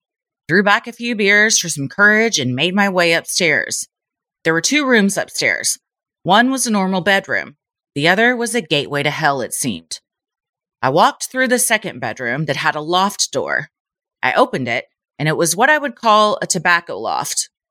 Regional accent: Appalachia, United States; Now, keep in mind, I am from the Appalachian Mountains, where it takes an hour to get to a grocery store, Walmart, any kind of fast food restaurant

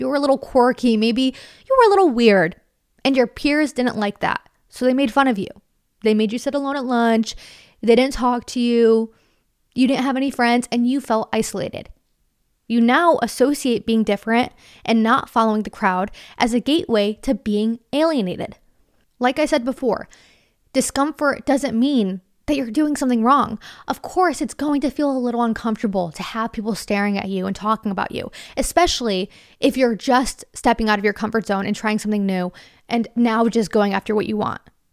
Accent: Connecticut, United States; I live in a pretty small town in Connecticut. I live right next to my hometown that I grew up in that's of bigger size, but it's all kind of meshed into one. It's very New England.

